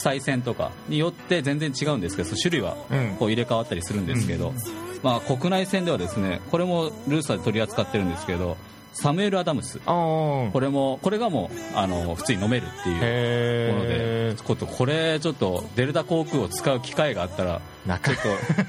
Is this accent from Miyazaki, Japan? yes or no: yes; Miyazaki, Japan; 僕宮崎出身ですけど